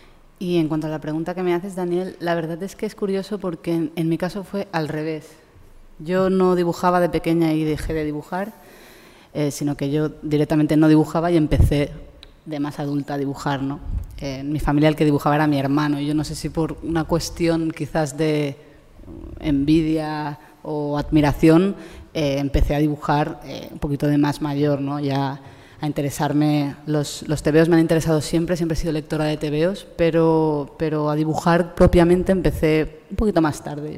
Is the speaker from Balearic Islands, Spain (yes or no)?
yes; Palma de Mallorca, Balearic Islands, Spain; mi padre fue la primera persona que tuvo una tienda, una librería de tebeos especializada en Palma de Mallorca, de donde yo soy.